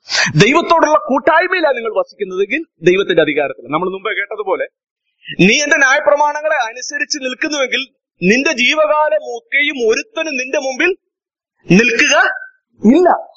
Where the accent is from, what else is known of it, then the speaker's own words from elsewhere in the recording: Kottayam, Kerala, India; എനിക്ക് ഭയമായി, ഞാൻ കോട്ടയംകാരനാണ്. പക്ഷെ എനിക്കറിയില്ലായിരുന്നു.